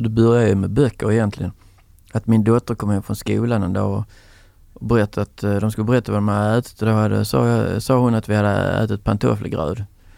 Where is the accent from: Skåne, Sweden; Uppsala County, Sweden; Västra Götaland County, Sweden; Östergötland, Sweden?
Skåne, Sweden; accent: Old Scanian; Jag brukar säga att jag är tvåspråkig. Jag pratar både gammelskånska och svenska.